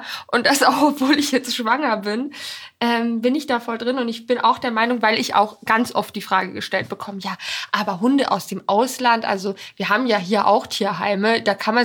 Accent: Poland; Ich kenne das auch bei uns auf dem Bauernhof bei meinem Opa. Da bin ich auch ganz viel groß geworden in Polen.

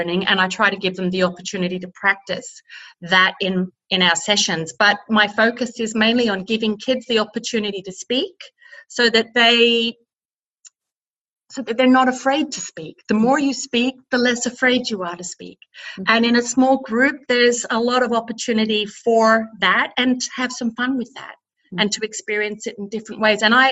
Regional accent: Melbourne, Victoria, Australia; moved away as an adult; Well, I'm an Aussie. A Melbourne girl, and my life took a whole new direction when one Friday night I bumped into my now husband, Andy, who's a Niederbayer.

